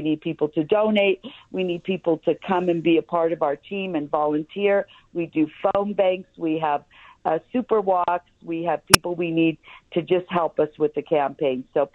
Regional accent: California, United States; now in Las Vegas, United States; I come from California. The policies have ruined the city. They've ruined the cities. They've ruined the beautiful state of California that I grew up

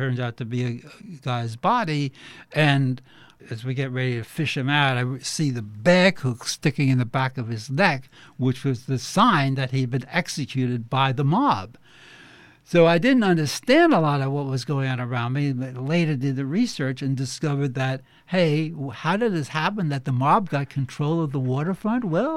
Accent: Brooklyn, New York, United States; I grew up in Brooklyn.

